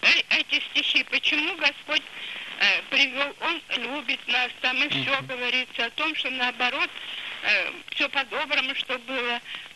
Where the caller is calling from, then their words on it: Pyatigorsk, Stavropol Krai, Russia; Я звоню из Пятигорска … раба Божия.